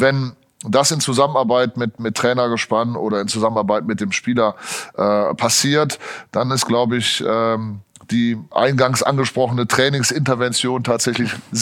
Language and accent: German; Aachen, North Rhine-Westphalia, Germany; in Deutschland war ich zunächst einmal in Aachen, das ist meine Heimatstadt, BTB Aachen ist mein Heimatverein.